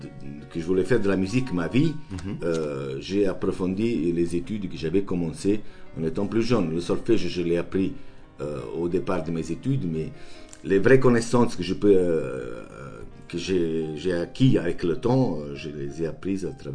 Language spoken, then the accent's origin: French; Naples, Campania, Italy; French is a second language; c'est Naples, ma ville natale, qui je me porte à l'intérieur au niveau de mon état d'esprit